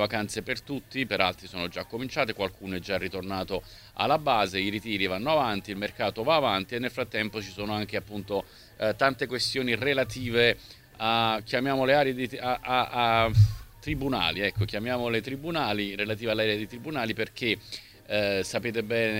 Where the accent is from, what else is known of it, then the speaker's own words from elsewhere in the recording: Naples, Campania, Italy; Io sono napoletano